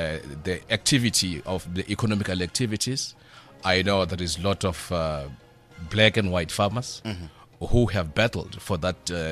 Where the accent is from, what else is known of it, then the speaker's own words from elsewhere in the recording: South Africa; Well, to on a South African's point of view, or as a South African citizen